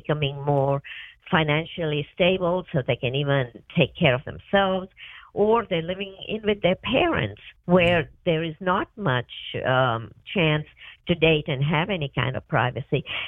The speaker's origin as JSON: {"language": "English", "country": "Kenya", "tie": "born or raised there", "lives_now": "United States", "said": "Then I grew up in Kenya"}